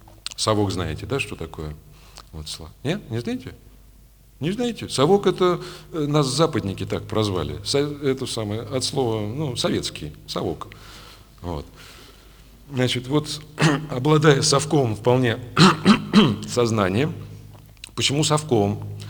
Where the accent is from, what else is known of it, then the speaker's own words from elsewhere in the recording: Moscow, Russia; Я вырос на Таганке, я таганского разлива человек